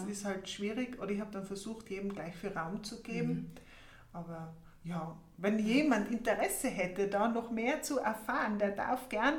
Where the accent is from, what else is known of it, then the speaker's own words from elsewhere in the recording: Tyrol, Austria; Ja, vor allem als Tiroler, oder? Wir haben genug Berge